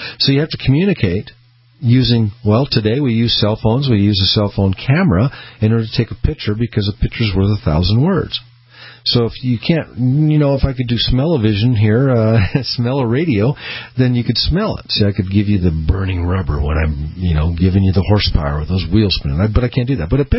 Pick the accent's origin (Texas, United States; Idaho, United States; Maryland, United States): Idaho, United States; Boise; also born or lived in Peoria, Illinois; Very proud to be in Boise, Idaho all my life. Came from back in Illinois, Peoria area. Born in Peoria, and parents moved out here to Boise